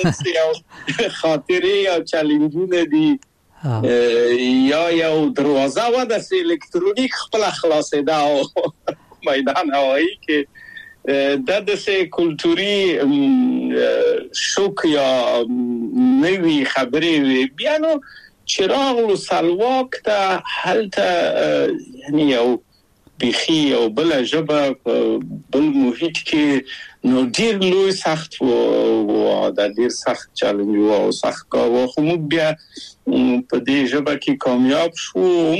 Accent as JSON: {"language": "Pashto", "region": "Kabul", "country": "Afghanistan", "tie": "born or raised there", "moved": "yes", "said": "او زه له کابل په یو دولتي بورس چکسلواکیا ته راغلم."}